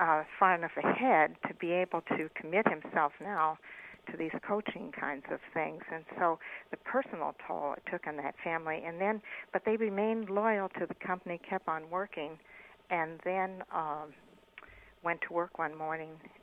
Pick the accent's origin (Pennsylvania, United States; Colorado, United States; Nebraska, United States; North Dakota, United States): Pennsylvania, United States; I grew up in Pennsylvania. My father was a factory worker and a steel worker, and there were unions there